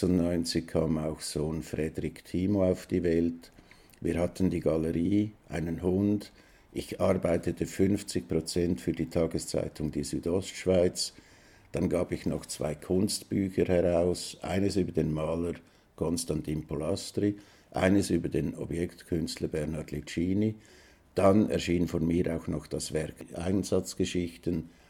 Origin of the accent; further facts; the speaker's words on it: Benken, St. Gallen, Switzerland; So auch Schüler aus Benken, wo ich aufgewachsen bin.